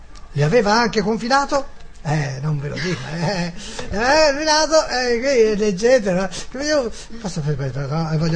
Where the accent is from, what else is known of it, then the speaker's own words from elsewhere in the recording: Pelago, Tuscany, Italy; Sperduto a Firenze, io vengo da Pelago, come si fa?